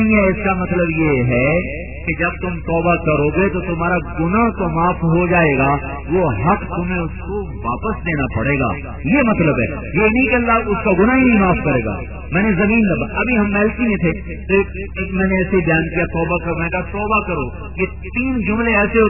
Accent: Mian Channu, Punjab, Pakistan; میاں چنو مرکز ہے میرا گاؤں کا

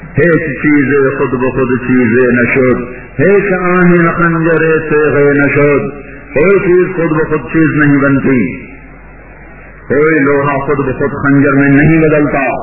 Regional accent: Pakistan; میں پاکستان سے ہوں, یہ میرا نام ہے, میں یہاں حج کے لیے آیا ہوں.

